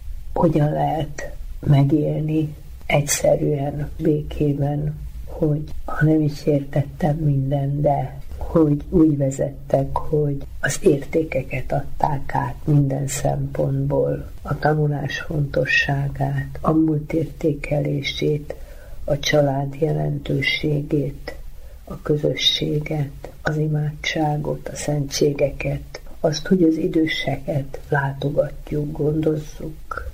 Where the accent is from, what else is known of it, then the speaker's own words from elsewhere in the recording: Hungary; Köszönöm azt, hogy magyarnak születtem, és köszönöm a családomat, hogy pont ide kellett megérkeznem, a gyermekkort, ahol megkaptuk azt a nevelést